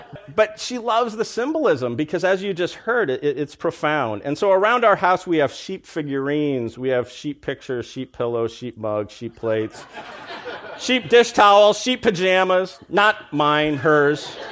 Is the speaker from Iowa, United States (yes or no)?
yes; Iowa, United States; You know, and I grew up in Iowa, so I grew up with a lot of farmers. Most of my best friends, all of my relatives were still farmers.